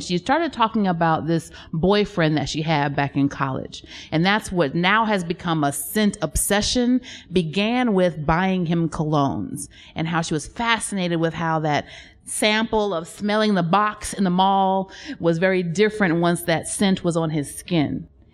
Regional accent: Wisconsin, United States; also born or lived in Georgia, United States / South Korea; And well, no, I'm not from Georgia, which is where we lived before Korea. And yes, I'm from Wisconsin, and I don't know, but maybe that's why I talk white.

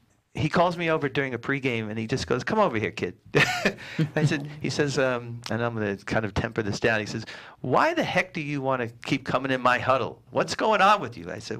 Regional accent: New York, United States; I grew up in New York. I was a huge sports fan, but as a hockey fan mostly.

